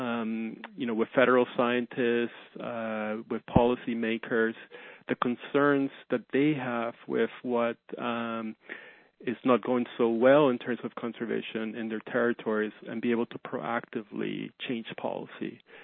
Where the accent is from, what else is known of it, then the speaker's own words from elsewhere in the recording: Mexico City, Mexico; moved away as an adult; now in Canada; I was born in Mexico City. And then we immigrated to Canada. I had finished high school in Mexico City